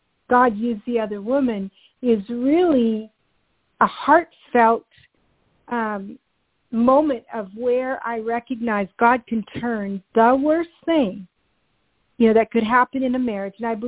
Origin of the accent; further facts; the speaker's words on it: Canada; Of course, being Canadian, that's very attractive because Christmas time around here is cold and wet.